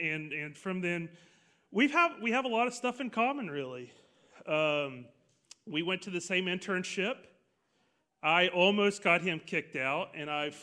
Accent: Pace, Florida, United States; and so I grew up in Pace, and we did things

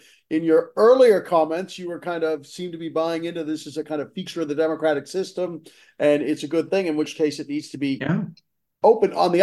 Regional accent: Boston, Massachusetts, United States; accent: Boston; That was my Boston accent. That was a Bostonian impersonating a New Yorker.

